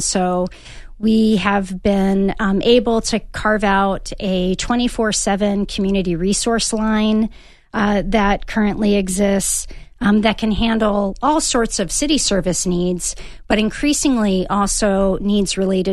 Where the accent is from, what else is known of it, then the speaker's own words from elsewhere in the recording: Baton Rouge, Louisiana, United States; born there; now in Tucson, United States; And I say that as, you know, not an original Tucsonan. I was born in Baton Rouge, but I've lived here for 17 years